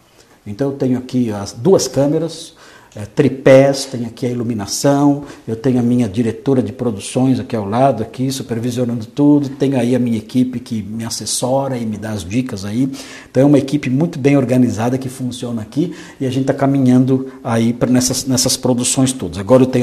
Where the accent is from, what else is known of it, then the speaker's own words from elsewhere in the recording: Tocantins, Brazil; now in São Paulo, Brazil; Eu vim de Tocantins